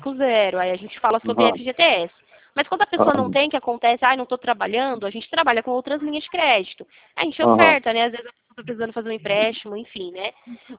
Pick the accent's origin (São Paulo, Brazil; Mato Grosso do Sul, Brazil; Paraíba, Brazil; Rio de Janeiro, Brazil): São Paulo, Brazil; São Roque; eu sou aqui de São Roque, na cidade de São Paulo.